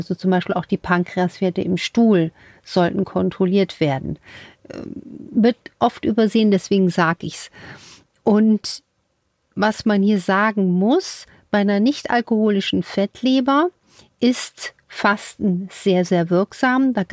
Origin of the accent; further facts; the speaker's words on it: Saarland, Germany; So isst man das bei mir zu Hause, ne, in der Region, wo ich geboren bin, im Saarland.